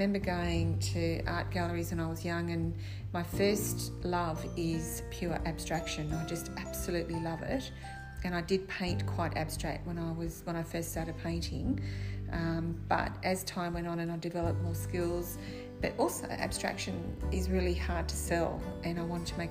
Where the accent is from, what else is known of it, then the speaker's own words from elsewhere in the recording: Australia; also born or lived in New Zealand; I'm Australian, just went to New Zealand for 4 years